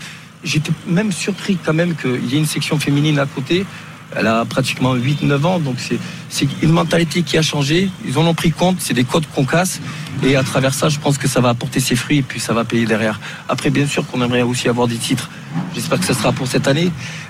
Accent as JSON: {"language": "French", "country": "France", "tie": "born or raised there", "said": "moi ma soeur quand j'ai grandi en France"}